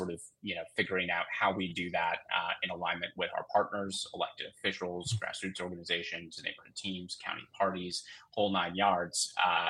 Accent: Two Rivers, Wisconsin, United States; So I'm a lifelong Wisconsinite. I was born and raised in Two Rivers

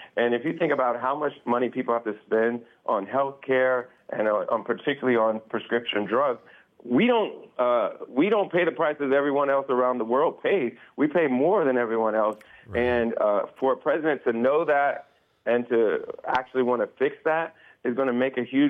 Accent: Ohio, United States; after Trump and Vance were spreading those lies about the Haitian migrants in my hometown, we were getting bomb threats in my city, and my mother still lives there.

